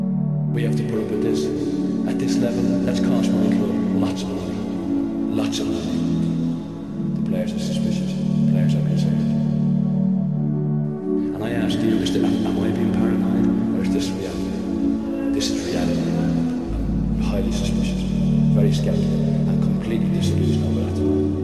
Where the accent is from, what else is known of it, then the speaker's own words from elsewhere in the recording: Cork, Munster, Ireland; We're from Cork.